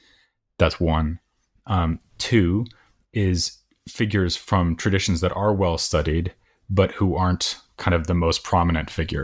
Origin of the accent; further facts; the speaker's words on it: Boston, Massachusetts, United States; So I'm from Boston, or from near Boston, and I went to Williams College, as you said, to get my BA.